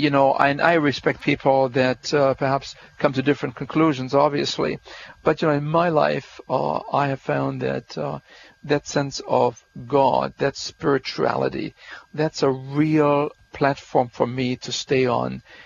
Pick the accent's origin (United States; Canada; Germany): Germany; I grew up in Germany after World War II. There was nothing there, six children in the family, coming from a very humble background. There I am a member of the Lutheran Church.